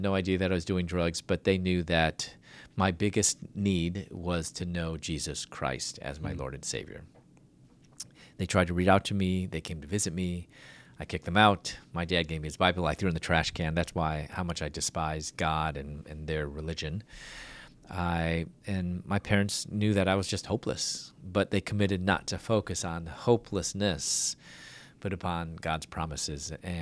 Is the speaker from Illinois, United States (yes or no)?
yes; Chicago, Illinois, United States; I'm originally from Chicago, and then at that time, I was going to dental school.